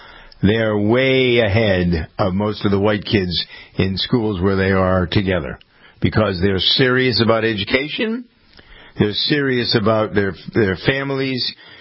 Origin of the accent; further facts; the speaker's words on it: Framingham, Massachusetts, United States; the same sort of thing happened here in my hometown in Framingham last week.